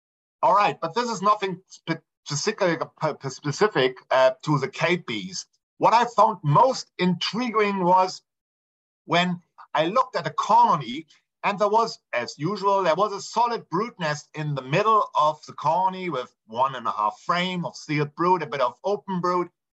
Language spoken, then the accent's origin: English; Berlin, Germany; And I didn't want to leave my hometown in Berlin, Germany to study in, for example, in Würzburg with Bert Hölderblatt or other famous ant people. So I stuck in Berlin